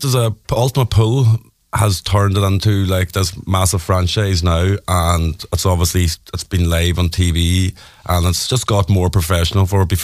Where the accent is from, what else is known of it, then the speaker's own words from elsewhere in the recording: Ireland; finishing the season as Irish number one would be the icing on the cake for a great start to the year.